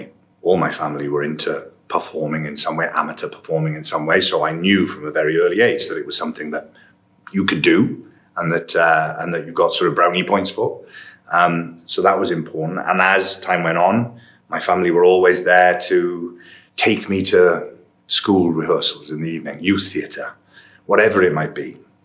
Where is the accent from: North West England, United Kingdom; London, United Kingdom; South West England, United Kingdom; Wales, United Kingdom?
Wales, United Kingdom; Port Talbot; And myself, growing up in Portalbert